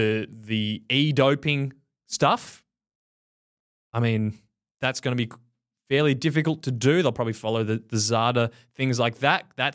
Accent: Australia; As an Australian, this is bizarre.

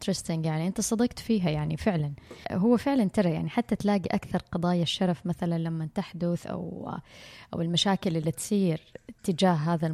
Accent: Saudi Arabia; واحدة دكتورة عندنا بالسعودية عملت دراسة

